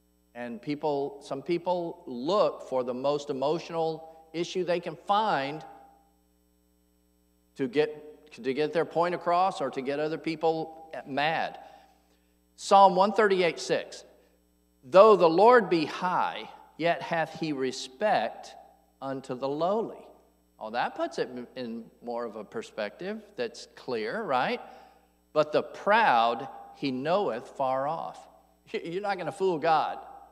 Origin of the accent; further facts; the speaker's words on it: Atlanta, Georgia, United States; See, I grew up in Atlanta, Georgia. I know what prejudice looks like.